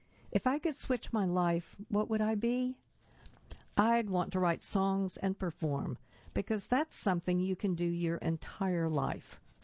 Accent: Texas, United States; born or raised there

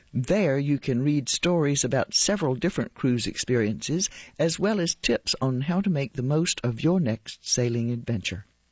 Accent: Puerto Rico; I grew up in Puerto Rico, where my mom always helped people when she could.

